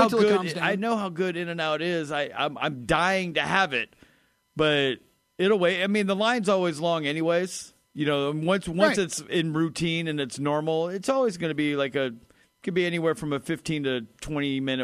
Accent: California, United States; I might be ostracized from my home state of California

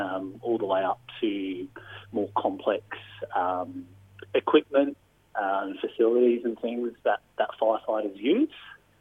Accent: Bridgewater, South Australia, Australia; I was born in Bridgewater. I grew up in the hills, and living in the hills means that you live with bushfire.

